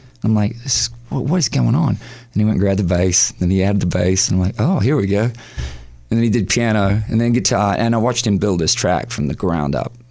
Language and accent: English; Brisbane, Queensland, Australia; Even though she grew up in Sydney and I grew up in Brisbane, we grew up in the suburbs. And then I moved from there up to where we had a farm for maybe 7 years.